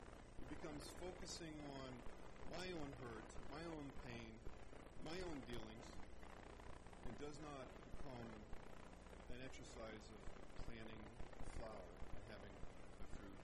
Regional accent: Ohio, United States; Growing up in Ohio, we had Ida Mae Wilson.

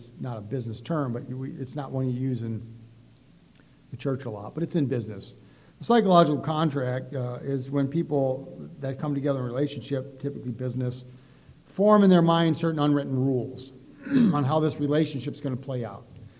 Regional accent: Detroit, Michigan, United States; So growing up in the Detroit area with union, there's a lot of that in unions, right?

